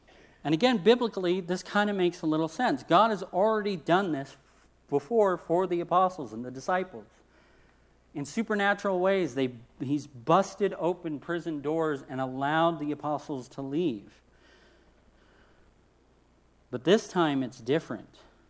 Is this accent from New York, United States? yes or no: no; California, United States; Well, I mean, I'm from California, so that's like, whatever. That's another Tuesday for us.